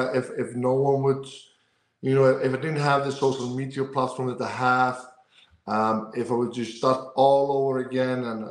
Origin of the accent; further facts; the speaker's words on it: Iceland; English is a second language; So home right now, it has always been Iceland. I'm born and raised in Iceland. I live in Iceland. I'm close to the capital, Reykjavik. I live in a town called Kópavog, Garðabær.